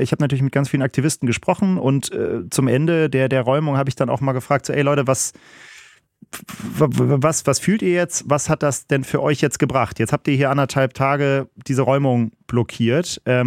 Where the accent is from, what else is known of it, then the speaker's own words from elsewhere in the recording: North Rhine-Westphalia, Germany; Also ich komme ja hier aus NRW